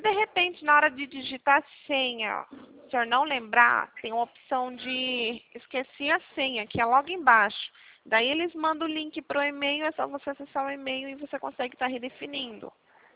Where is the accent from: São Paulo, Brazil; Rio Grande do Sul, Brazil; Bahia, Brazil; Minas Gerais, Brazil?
São Paulo, Brazil; Sorocaba; Eu sou de Sorocaba, São Paulo, interior de São Paulo, mas eu atendo o Brasil todo.